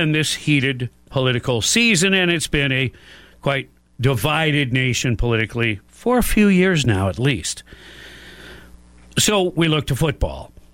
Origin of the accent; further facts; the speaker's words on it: Michigan, United States; now in Gainesville, United States; Now, I grew up in Michigan, and I'll always be somewhat of a Michigan fan